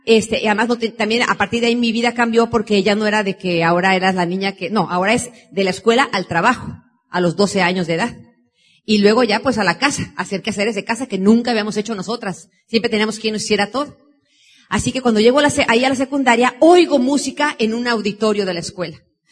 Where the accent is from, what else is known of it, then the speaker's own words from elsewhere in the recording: Mexico City, Mexico; also born or lived in Tenancingo; O sea que yo me crié en la Ciudad de México, ahí vivimos hasta la edad de 12 años